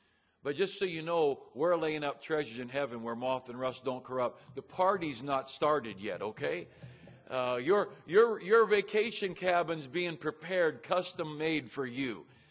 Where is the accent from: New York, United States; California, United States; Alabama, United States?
California, United States; Hayfork; I'm from Hay Fork.